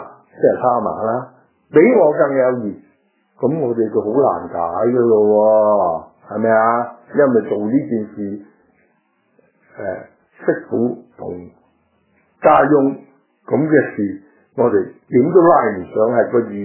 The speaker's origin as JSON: {"language": "Cantonese", "country": "China", "said": "这个就是我哋中国人就是讲见微就知著"}